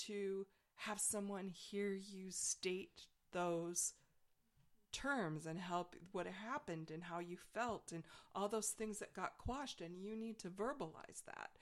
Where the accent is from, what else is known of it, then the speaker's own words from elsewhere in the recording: Rockford, Illinois, United States; I'm from Rockford, Illinois. What can you do? You can take a girl out of the Midwest. You can't take...